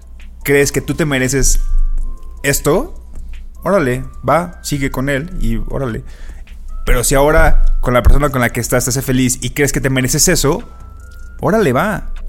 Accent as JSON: {"language": "Spanish", "country": "Mexico"}